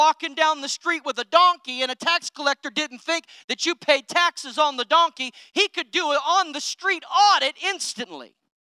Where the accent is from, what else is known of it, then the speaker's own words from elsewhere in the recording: California, United States; Growing up in California, I've had the unfortunate privilege of seeing many arguments on the streets.